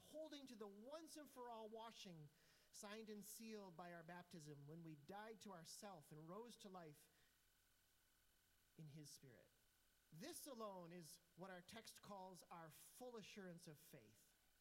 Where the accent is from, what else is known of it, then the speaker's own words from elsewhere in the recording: Michigan, United States; I grew up in West Michigan, on the other side of this lovely lake called Michigan that you're on this side of.